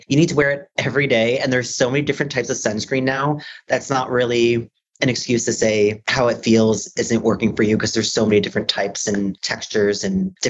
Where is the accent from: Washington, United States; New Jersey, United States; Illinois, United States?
New Jersey, United States; So I grew up in Jersey Shore. So no one ever told me about like sun protection because my family was like putting babe oil on with like, the reflectors.